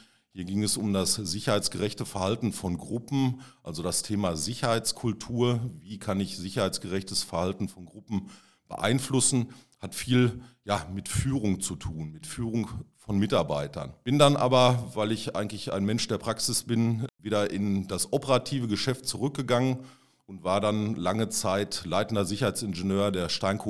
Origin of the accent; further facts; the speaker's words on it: Attendorn, North Rhine-Westphalia, Germany; born there; bin verheiratet, habe zwei Kinder, bin gebürtiger Attendorner